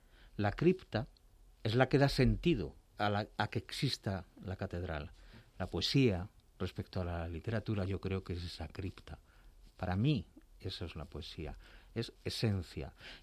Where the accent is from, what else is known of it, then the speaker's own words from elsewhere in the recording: Madrid, Community of Madrid, Spain; Pues yo nací en Madrid, nací en la plaza del Conde Vallesuchil.